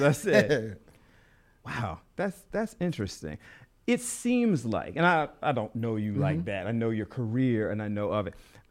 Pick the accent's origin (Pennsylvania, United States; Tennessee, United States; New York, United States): Pennsylvania, United States; Philadelphia; Like, I never thought of it that way because I'm from Philly.